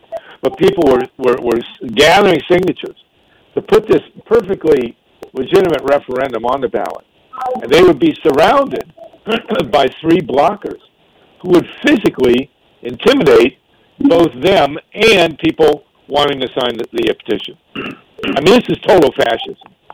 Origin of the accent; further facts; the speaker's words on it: Columbus, Ohio, United States; And I grew up in Columbus. I never heard of earthquakes in Ohio